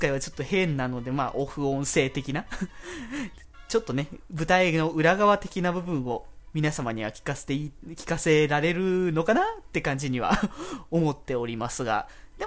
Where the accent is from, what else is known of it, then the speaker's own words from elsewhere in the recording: Aichi, Japan; now in Tokyo, Japan; 僕今は現在東京に今住んでるんですけど、地元は愛知なんですよね。